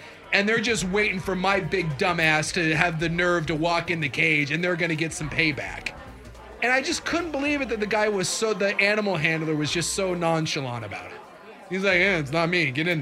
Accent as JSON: {"language": "English", "region": "Alaska", "country": "United States", "tie": "born or raised there", "said": "Growing up in Alaska, I've seen 100 different bears, and I've never gone up and high-fived one because I don't want to die."}